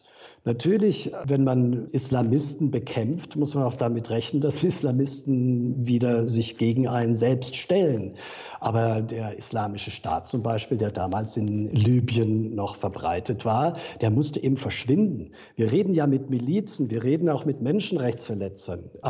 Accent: Stuttgart, Baden-Württemberg, Germany; born there; dass ich eigentlich überzeugter Schwabe bin. Ich bin in Stuttgart geboren.

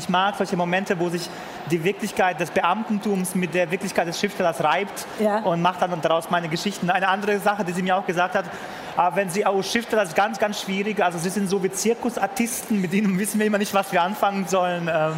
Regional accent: Bosnia & Herzegovina; dann bei uns in Bosnien, das war schon sehr überraschend

